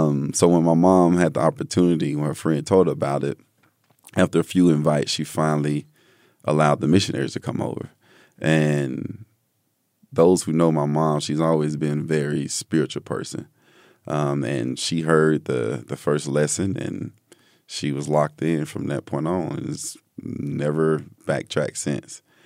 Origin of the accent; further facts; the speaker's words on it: Ensley, Alabama, United States; also born or lived in New York; So I was born in New York. I lived there for about a year and a half, 2 years, then moved to a small town, Ensley, in Alabama. And it was probably about 8x8 blocks.